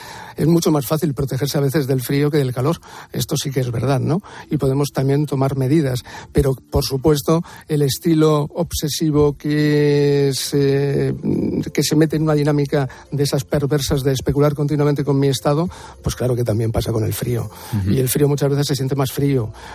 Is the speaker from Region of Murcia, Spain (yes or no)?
no; Majadahonda, Community of Madrid, Spain; las de mi pueblo, como digo yo, de aquí de Madrid, que son las de Majadahonda